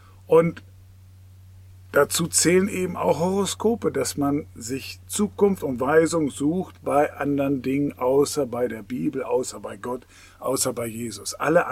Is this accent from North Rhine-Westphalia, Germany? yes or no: yes; Soest, North Rhine-Westphalia, Germany; ich kenne das bei uns, aus Soos, wo ich aufgewachsen bin